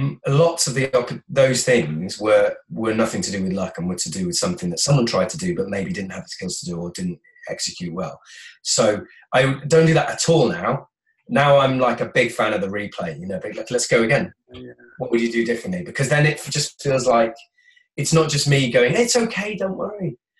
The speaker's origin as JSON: {"language": "English", "region": "Wales", "country": "United Kingdom", "said": "I'm from South Wales."}